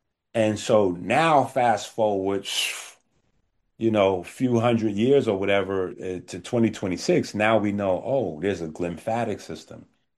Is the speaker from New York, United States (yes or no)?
yes; Bronx, New York, United States